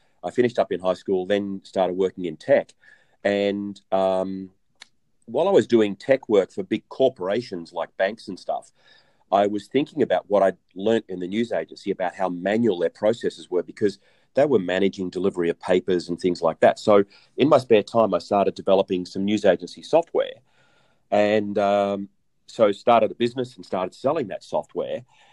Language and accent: English; Australia; I'm Australian.